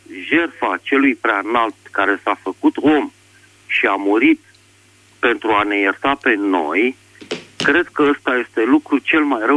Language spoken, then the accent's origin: Romanian; Bucharest, Romania; din București.